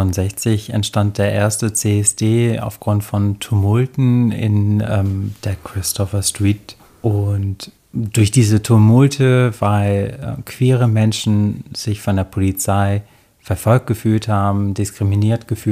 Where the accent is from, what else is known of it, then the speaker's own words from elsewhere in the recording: Burgdorf, Lower Saxony, Germany; also born or lived in Paris; Denn ich bin 1990 in Paris geboren, nach 4 Jahren sind wir dann bei Burgdorf im Großraum von Hannover sind wir dann hingezogen, meine Mutter, meine Schwester und ich. In Burgdorf bin ich im Endeffekt groß geworden